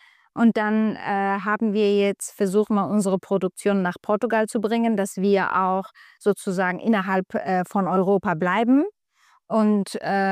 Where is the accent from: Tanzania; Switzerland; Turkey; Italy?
Turkey; German is a second language; ich komme aus der Türkei, unter anderem spreche ich auch die Sprache.